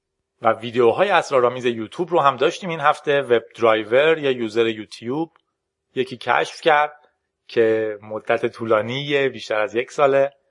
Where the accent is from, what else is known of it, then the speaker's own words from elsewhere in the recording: Iran; به هر حال ما ایرانیم، اونجا آلمانه.